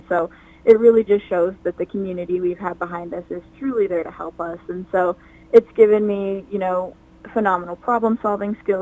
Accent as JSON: {"language": "English", "town": "Litchfield", "country": "United States", "tie": "born or raised there", "said": "I love my hometown, and I'm sure everybody says that, but I just have so much appreciation for my hometown"}